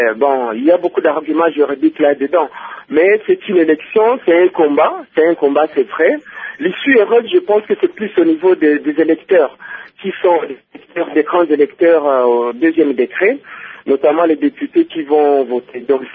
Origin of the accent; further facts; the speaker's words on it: DR Congo; nous sommes Congolais comme tout le monde.